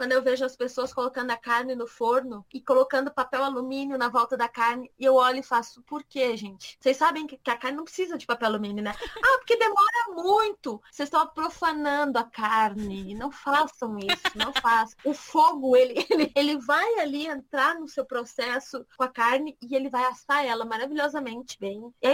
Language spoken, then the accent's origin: Portuguese; Rio Grande do Sul, Brazil; Eu que sou do Rio Grande do Sul, lá no meio das geleiras